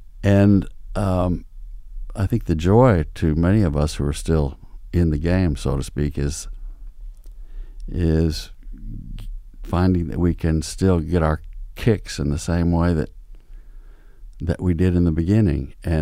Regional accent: Oklahoma, United States; also born or lived in Texas; I grew up in Oklahoma and Texas, and it's not.

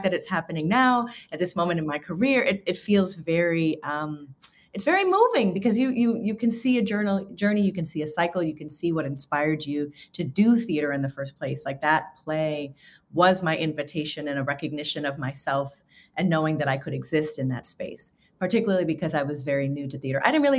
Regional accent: New York City, New York, United States; also born or lived in Miami / North Carolina; I grew up in New York City in Queens. But I moved around a lot as a kid, and I lived in New York and I lived in Miami and North Carolina for a short stint.

